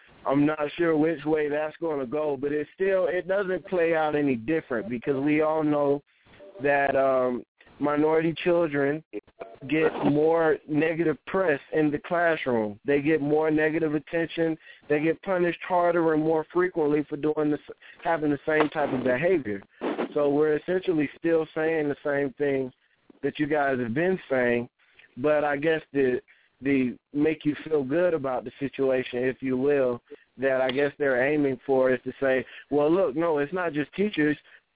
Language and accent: English; Florida, United States; moved away; I'm from Florida. I don't live there currently, but I'm from Florida. I just moved away maybe a few years ago.